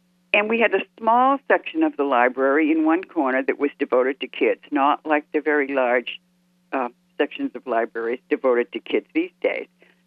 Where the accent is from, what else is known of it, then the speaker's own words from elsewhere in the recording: Salem, Massachusetts, United States; Salem, Massachusetts, my hometown. I was born and raised in that magical city, went to school there, know it well.